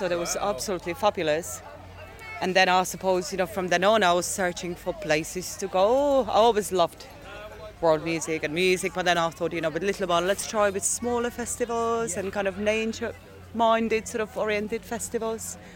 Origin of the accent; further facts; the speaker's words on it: Czechia; English is a second language; I am from Czech Republic.